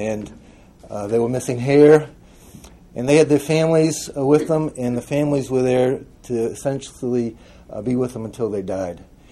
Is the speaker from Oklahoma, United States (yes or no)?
no; Massachusetts, United States; also born or lived in Cambridge; I'm from North Shore of Massachusetts. Born in Cambridge, right across the river, back during World War II.